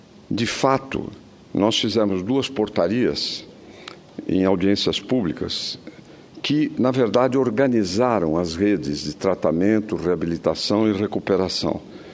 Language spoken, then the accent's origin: Portuguese; São Paulo, Brazil; aí como paulista, não estou no governo